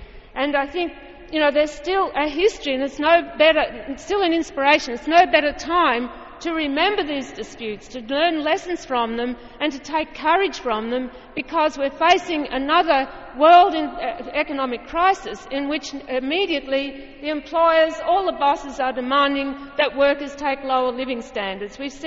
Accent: Melbourne, Victoria, Australia; It's one of the reasons I'm here from Melbourne.

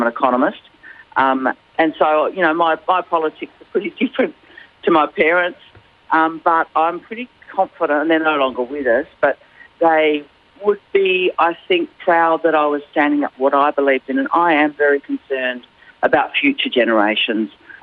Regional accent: South Australia, Australia; I'm really proud of my connection to the Riverland. But while my mum grew up there, I grew up in Lamoureux.

